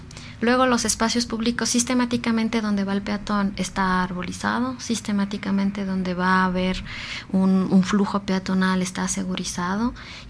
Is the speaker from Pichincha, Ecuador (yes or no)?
yes; Quito, Pichincha, Ecuador; sabiendo que somos de Quito, que morimos de frío